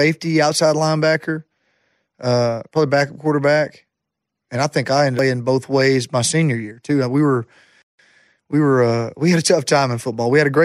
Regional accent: Jacksonville, Alabama, United States; that was Jacksonville State University was my hometown college.

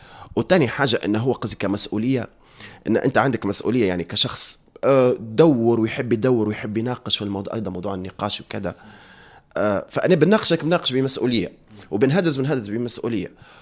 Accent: Libya; عندي حاجة نحب نغيروها نحب نهدرزوا فيها كليبيين

